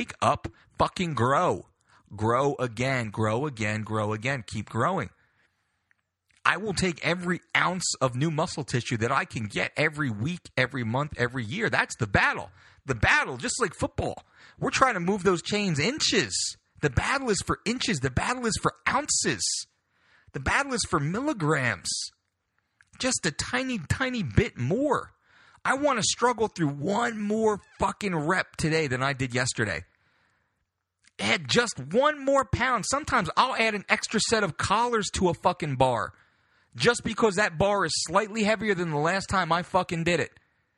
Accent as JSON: {"language": "English", "town": "Belmar", "region": "New Jersey", "country": "United States", "tie": "born or raised there", "said": "He has two gyms in New Jersey, one of which is near my hometown of Belmar."}